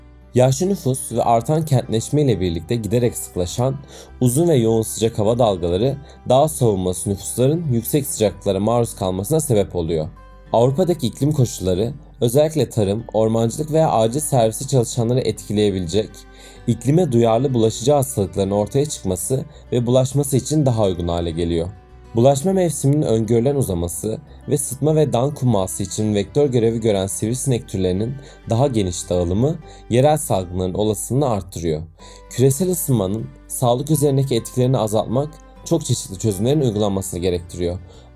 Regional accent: Alanya, Antalya, Turkey; selam. Alanya'da doğdum ve büyüdüm.

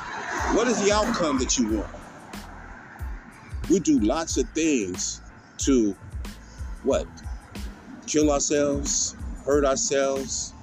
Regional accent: United States; Well, whatever that is, I am an American. I'm an American first, and everything else you want to call me is second.

